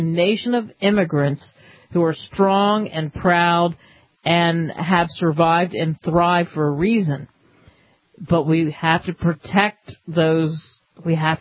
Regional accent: United States; I love being an American. I grew up in the belly of history

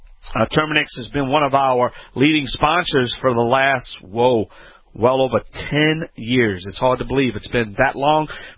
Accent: New Orleans, Louisiana, United States; I understand he's on the line right now from New Orleans, Louisiana, my hometown, the Big Easy.

